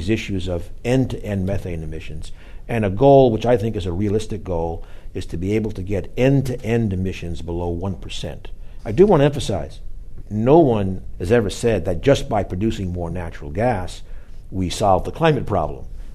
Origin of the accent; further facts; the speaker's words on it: Boston, Massachusetts, United States; And in a lot of cities, including my hometown, Boston, we have a lot of very, very old pipe.